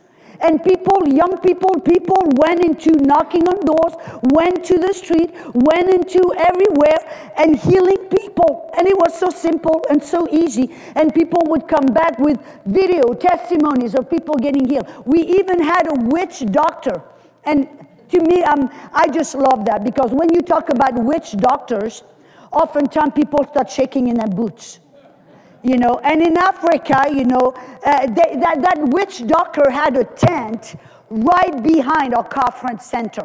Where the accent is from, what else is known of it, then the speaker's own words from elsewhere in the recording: France; English is a second language; can tell by my accent that I'm not from South Texas. Hallelujah. I was born and raised in France